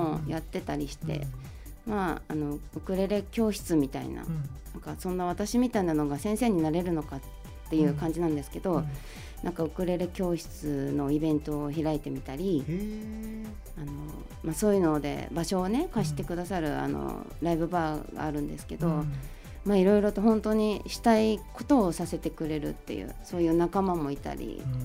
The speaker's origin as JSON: {"language": "Japanese", "town": "Yokosuka", "region": "Kanagawa", "country": "Japan", "said": "私は、横須賀出身で、横浜で会社員をしながら音楽活動をしております。"}